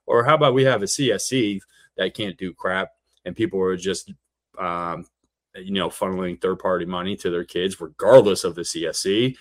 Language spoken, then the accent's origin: English; Ohio, United States; I'm a Big Ten guy. I always have been growing up in Ohio.